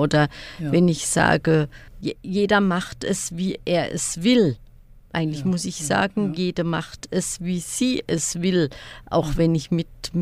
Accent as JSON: {"language": "German", "region": "Baden-Württemberg", "country": "Germany", "tie": "born or raised there", "accent": "Baden dialect", "said": "Ja, ich selbst bin in einem badischen Dorf aufgewachsen und ich habe sehr starken Dialekt gesprochen als Kind."}